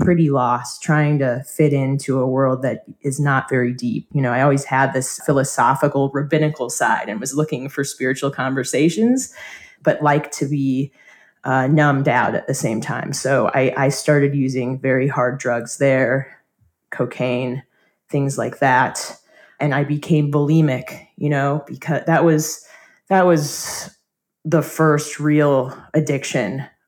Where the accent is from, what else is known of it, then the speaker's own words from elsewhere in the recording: Omaha, Nebraska, United States; So I grew up in Omaha, and we traveled a lot in the summer to Europe and different parts of the world. And I always felt like an outsider in Omaha.